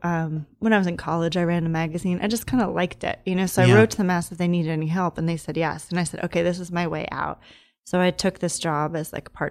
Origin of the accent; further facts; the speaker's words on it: Long Island, New York, United States; I grew up in Long Island. Then I was, you know, went to college, came back, was living in Brooklyn, in Greenpoint, working at a gallery in Chelsea.